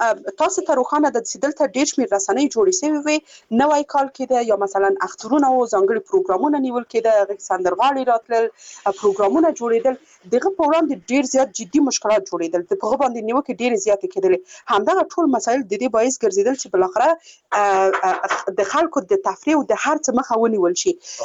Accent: Afghanistan; موږ د یو افغان په حیث هغه کس چې په افغانستان کې ژوند کړی وو

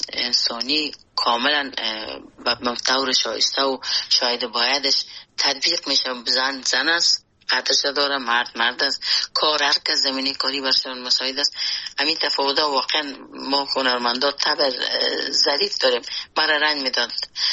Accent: Afghanistan; born or raised there; moved away as an adult

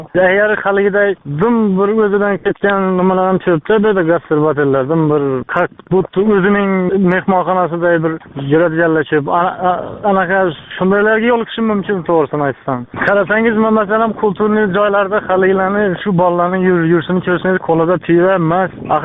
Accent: Tashkent, Uzbekistan; now in Moscow, Russia; qayerdan deb so'rashganda bizlar aytamiz, siz Toshkentdanmiz deymiz.

